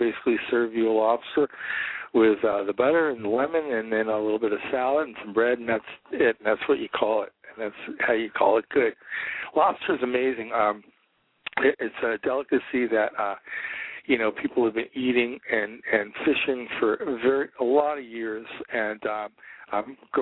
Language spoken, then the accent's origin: English; East Coast, United States; growing up on the East Coast, it was something that was kind of available all the time